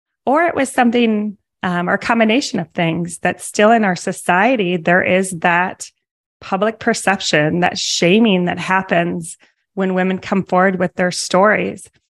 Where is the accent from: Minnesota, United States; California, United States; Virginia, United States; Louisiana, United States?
Minnesota, United States; Eden Prairie; I was born and raised in Eden Prairie. So okay. Miles away from